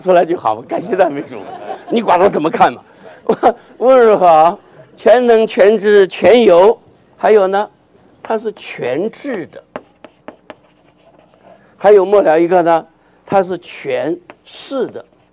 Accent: China; moved away as an adult; 我们中国人呢，离乡背井啊，到一个另外一个国家，虽然也会讲英文，但常常我们讲的英文美国人不懂，美国人讲的英文我们不懂。

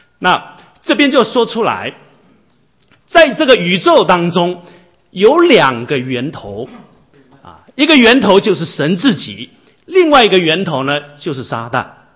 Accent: China; 我们中国人这个中国历史哲学研究了老半天，这个是一直没办法解决的一个问题。

